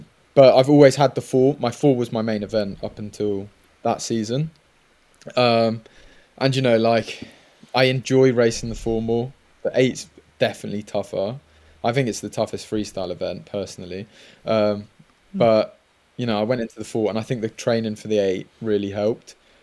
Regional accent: Oxford, South East England, United Kingdom; born there; I was born in Oxford. I was born in England to an English mother and a Welsh dad. All of my dad's side of the family are Welsh.

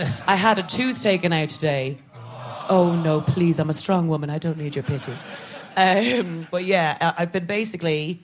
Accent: Ireland; because I'm a triple threat in terms of shame and not liking compliments, and that I'm an Irish Catholic woman.

